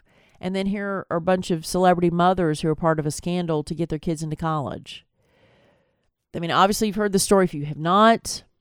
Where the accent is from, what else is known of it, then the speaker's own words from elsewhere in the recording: Tennessee, United States; And this is my home state of Tennessee.